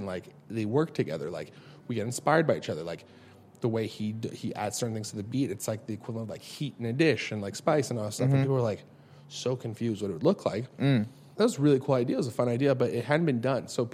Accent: Los Angeles, California, United States; Like we grew up in Los Angeles, like just absolute insanity, like just whatever.

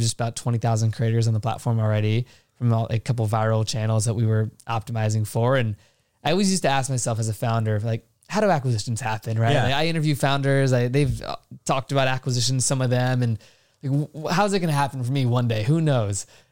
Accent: Virginia, United States; his name is JR Garaj, million subscribers, we're all from Virginia.

